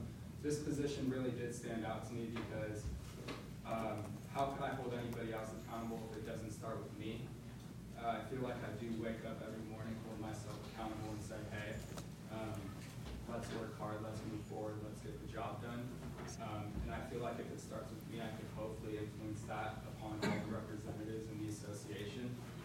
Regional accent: Las Vegas, Nevada, United States; Like I said, born and raised in Vegas

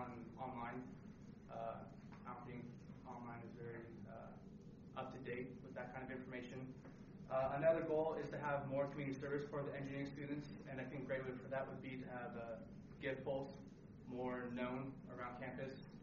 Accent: Riverside, California, United States; I'm from Southern California, down in the Riverside area.

